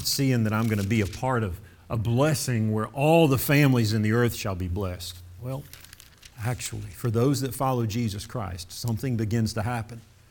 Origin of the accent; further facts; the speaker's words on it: Florida, United States; He's from Michigan, I'm from Florida. We met in the middle.